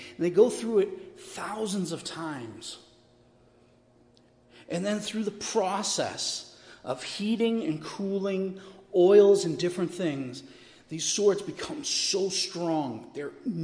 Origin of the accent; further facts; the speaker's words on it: Scotland, United Kingdom; I'm a Scotsman. We have the claymore.